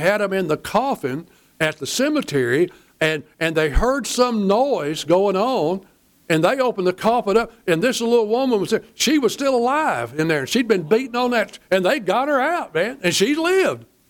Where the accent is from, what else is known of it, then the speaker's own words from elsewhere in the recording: Cleburne, Texas, United States; One time when I was as a kid growing up in Cleburne, Old Calvary Baptist